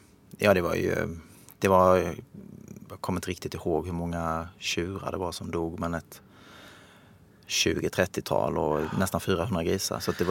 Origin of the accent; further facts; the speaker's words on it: Sölvesborg, Blekinge, Sweden; Jag kommer från Sölvesborg i Blekinge.